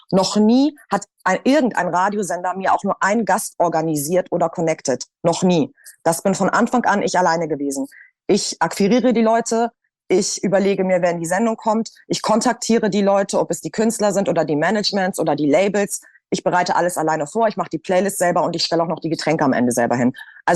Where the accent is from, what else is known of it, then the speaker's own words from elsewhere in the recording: Hamburg, Germany; now in Berlin, Germany; ich bin ja aus Hamburg und bin dann 2018, glaube ich, nach Berlin